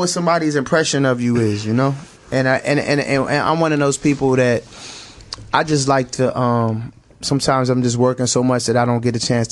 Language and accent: English; United States; but we do take for granted America and the privileges and things that are accessible to us as American citizens until you leave this country.